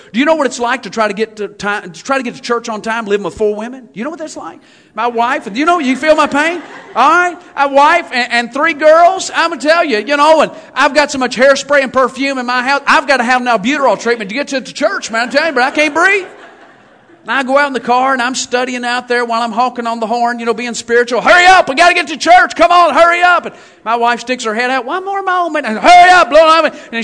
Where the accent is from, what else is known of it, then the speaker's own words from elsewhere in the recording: Kentucky, United States; moved away; I'm from Kentucky. I grew up there. I've been here now 4.5 years. I love it here.